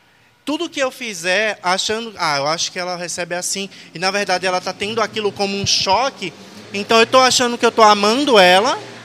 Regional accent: Northeast Region, Brazil; Ela é sudestina, eu sou nordestino. Nós temos palavras diferentes para a mesma coisa. Para ela aqui, para vocês aqui, é mandioca. Para mim é macaxeira.

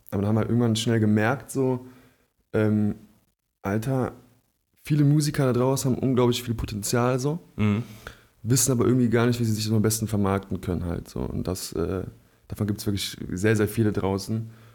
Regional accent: Cologne, North Rhine-Westphalia, Germany; now in Bonn, Germany; Ich komme aus Köln, ja. Ich bin 96 in Köln geboren und bin dann mit 12, 13 hier rüber, Familie auch, ja.

